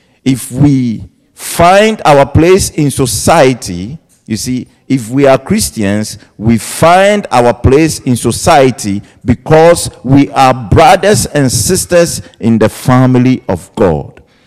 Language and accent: English; Ghana; Not because I am Ghanaian and Ghanaian do certain things, that's what I do.